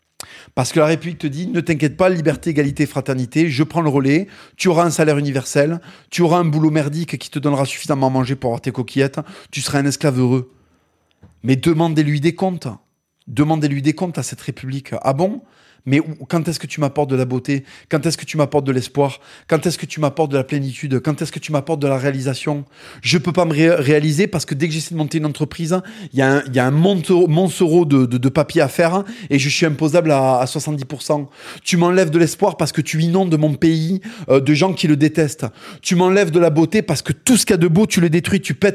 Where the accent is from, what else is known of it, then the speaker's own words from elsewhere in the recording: France; À un moment, faut arrêter d'être dans le reniement de nous-mêmes, bordel, on est des Français, on est fait pour la beauté.